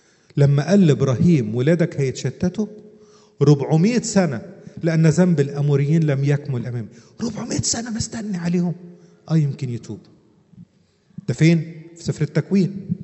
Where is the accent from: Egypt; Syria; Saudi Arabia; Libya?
Egypt; Upper Egypt; كان في ترنيمة قديمة عندنا في الصعيد